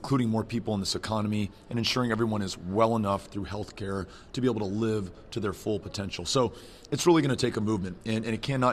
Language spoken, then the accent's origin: English; United States; You know, I think just as an American, I want to support people in Alabama